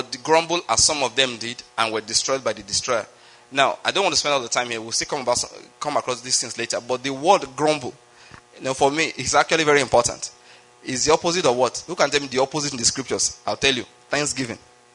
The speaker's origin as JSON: {"language": "English", "country": "Nigeria", "said": "maybe because I'm a Nigerian."}